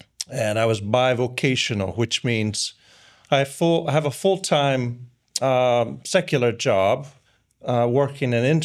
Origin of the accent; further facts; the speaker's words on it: Oklahoma, United States; I was born in Oklahoma and raised there in southwestern Oklahoma. And I grew up in a Christian home. My grandfather was a Baptist pastor. He preached in several churches there in southwestern Oklahoma.